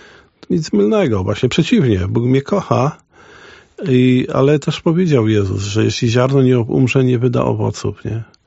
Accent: Niewodnica, Podlaskie Voivodeship, Poland; born there; Urodziłem się w Niewodnika, gdzie Kościół jest pod wezwaniem narodzenia Najświętszej Marii Panny.

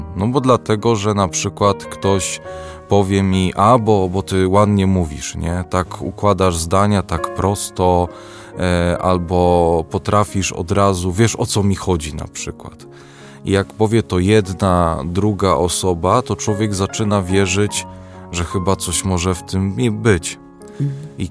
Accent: Malbork, Pomeranian Voivodeship, Poland; a dojeżdżałem z Malborka do Gdańska, bo pochodzę z Malborka

